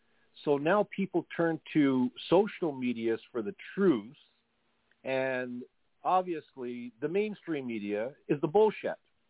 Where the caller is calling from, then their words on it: Canada; I'm calling from Canada, by the way